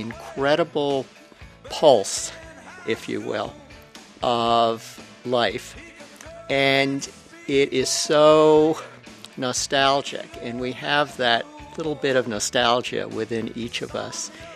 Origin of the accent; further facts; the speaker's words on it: New York City, New York, United States; now in Bangor, United States; I currently live in Bangor, Maine, although I'm originally from New York City.